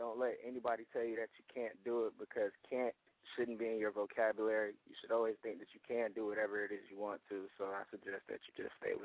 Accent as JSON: {"language": "English", "town": "St. Petersburg", "region": "Florida", "country": "United States", "said": "St. Petersburg, Florida."}